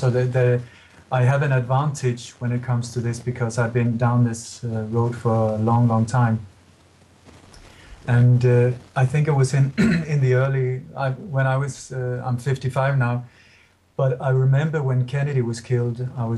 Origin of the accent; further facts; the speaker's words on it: Sweden; also born or lived in Denmark / England / Iceland; now in Spain; My body was born in Denmark, but I grew up in Sweden, and then I've been living in England and Iceland and now in Spain for the last 12 years.